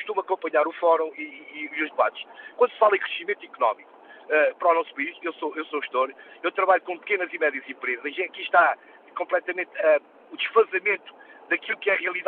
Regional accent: Norte, Portugal; eu sou transmontano

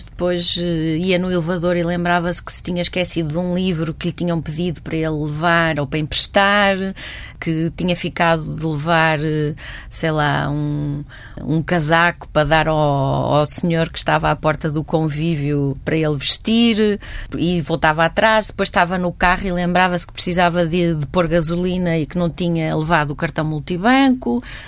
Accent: Porto, Norte, Portugal; born there; em Lisboa, portanto, é a minha cidade, embora não seja a minha cidade natal, e a minha cidade natal é o Porto

